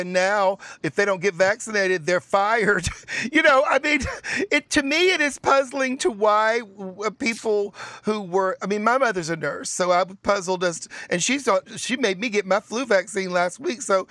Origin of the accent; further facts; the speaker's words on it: Chattanooga, Tennessee, United States; I'm from Chattanooga.